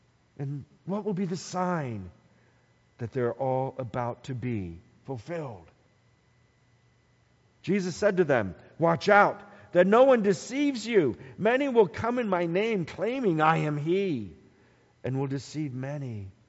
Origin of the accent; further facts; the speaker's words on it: Bowie, Maryland, United States; Growing up in Bowie, Maryland, there is a place I would be on Friday nights.